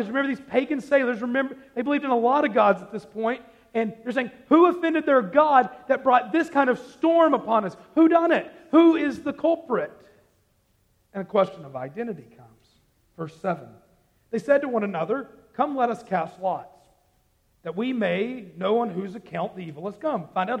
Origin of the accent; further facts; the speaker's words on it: Arkansas, United States; And I always tell people I'm from Arkansas, and they always kind of look funny. But I had somebody this morning tell me they knew where I was from. And so that was incredible. I'm from such a small town that people from Arkansas don't even know where it is, right?